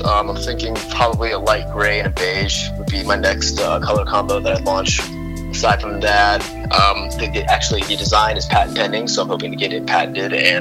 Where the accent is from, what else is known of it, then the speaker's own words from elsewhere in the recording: Cincinnati, Ohio, United States; now in Chicago, United States; I ended up moving to Chicago. That's where I currently live. I'm from Cincinnati.